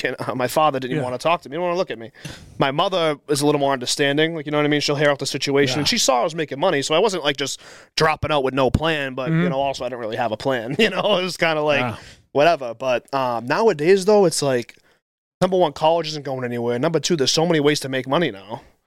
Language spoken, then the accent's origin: English; Boston, Massachusetts, United States; I grew up in East Boston, so, like, my friend group was tight-knit